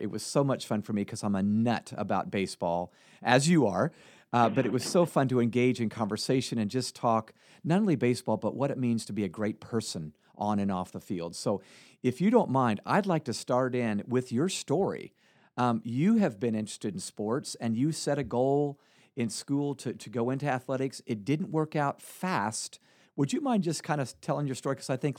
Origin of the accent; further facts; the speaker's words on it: Cincinnati, Ohio, United States; I think I've mentioned I grew up in Cincinnati, Ohio, in the 60s and 70s.